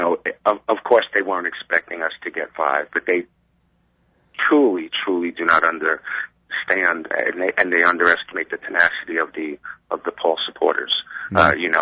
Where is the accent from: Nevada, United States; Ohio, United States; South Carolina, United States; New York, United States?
Nevada, United States; Henderson; Okay, I'm from the state of Nevada. Henderson, Nevada.